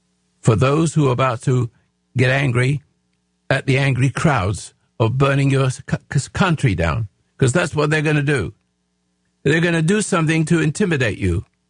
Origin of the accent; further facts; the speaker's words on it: England, United Kingdom; now in United States; I'm an Englishman that became an American. It took me a long time because I came to America, it was different.